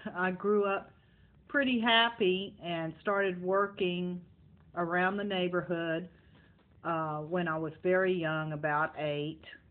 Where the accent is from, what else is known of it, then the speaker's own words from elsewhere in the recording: Gonzales, Texas, United States; born there; to talk about my childhood, I was born in Gonzales, Texas